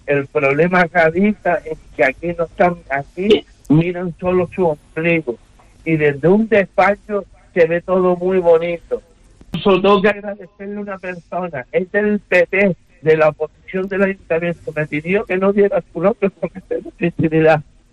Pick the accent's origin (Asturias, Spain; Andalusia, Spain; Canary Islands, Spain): Canary Islands, Spain; soy canario.